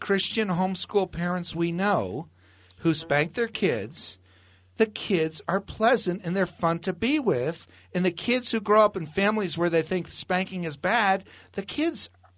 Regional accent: New Jersey, United States; I grew up in New Jersey, and my dad spanked us.

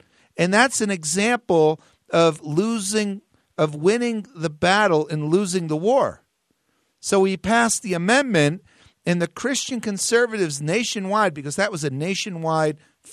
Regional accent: New Jersey, United States; You know, I don't know. I'm from New Jersey.

